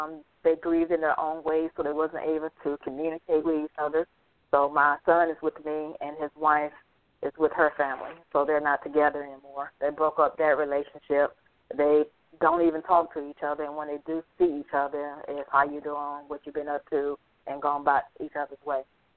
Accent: Georgia, United States; because we're originally from Georgia. Our home record is Georgia.

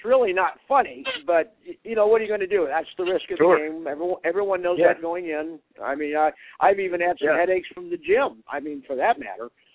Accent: Akron, Ohio, United States; right here in my hometown, Akron.

